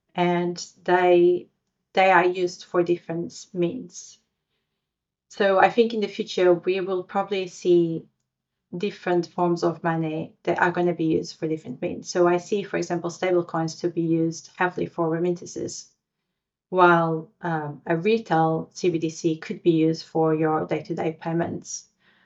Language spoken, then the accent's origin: English; Portugal; now in United Kingdom; I mean, I'm from Portugal and I live in UK.